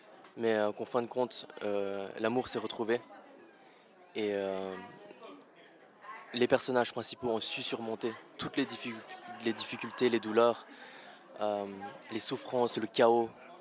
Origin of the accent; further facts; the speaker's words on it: Lausanne, Vaud, Switzerland; moved away as an adult; now in Vietnam; Je suis acteur au Vietnam. Je suis né et j'ai grandi en Suisse, à Lausanne. Et là, ça fait 10 ans que je suis au Vietnam